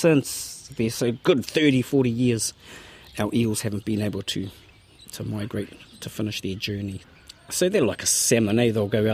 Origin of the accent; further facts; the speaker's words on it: Murupara, Bay of Plenty, New Zealand; when I was growing up in Murupara.